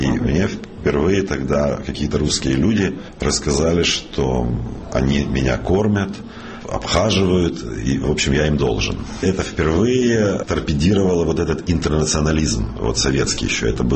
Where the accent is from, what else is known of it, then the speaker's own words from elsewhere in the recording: Ukraine; я осмотрелся повнимательнее и понял, в общем, что я украинец